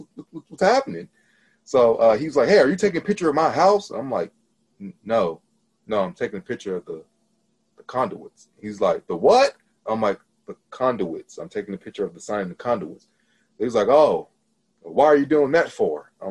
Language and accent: English; Missouri, United States; I actually used to live in Missouri. I'm actually a Missourian. I am originally from Missouri.